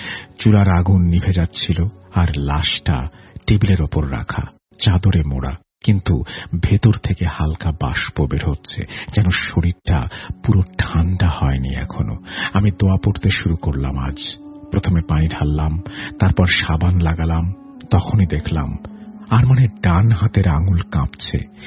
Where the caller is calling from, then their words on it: Dhaka, Dhaka Division, Bangladesh; ঢাকা মোহাম্মদপুর থেকে লিখছি।